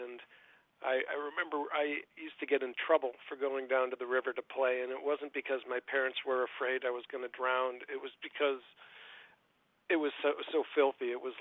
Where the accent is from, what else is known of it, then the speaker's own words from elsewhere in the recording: Green Bay, Wisconsin, United States; but growing up in Green Bay, there is a statue just north of Green Bay